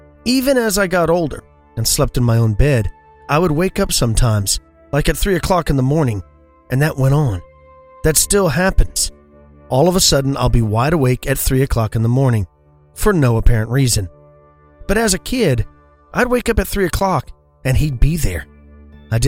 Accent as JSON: {"language": "English", "region": "Texas", "country": "United States", "tie": "born or raised there", "said": "That's right, my home state, Texas."}